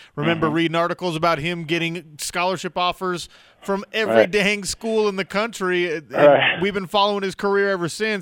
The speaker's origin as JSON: {"language": "English", "town": "Salt Lake City", "region": "Utah", "country": "United States", "tie": "born or raised there", "said": "I grew up here in Salt Lake."}